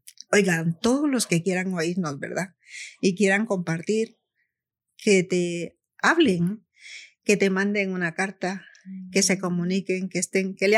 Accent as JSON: {"language": "Spanish", "country": "Guatemala", "moved": "yes", "said": "Entonces, pero los disfruto como latina, los disfruto como guatemalteca, porque aprecio a mi familia y aprecio a todo el mundo."}